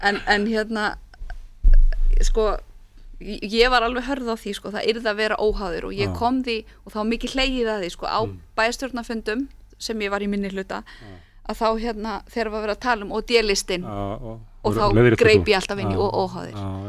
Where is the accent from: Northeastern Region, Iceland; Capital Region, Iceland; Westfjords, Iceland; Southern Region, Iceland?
Northeastern Region, Iceland; Akureyri; also born or lived in Strandir; now in Suðurnes, Iceland; ég segist vera strandamaður og frá Akureyri ég segi það, ég fætt þar sko. En ég er nú búin að búa lengst af ég er búin að búa 14 ár á Suðurnesjum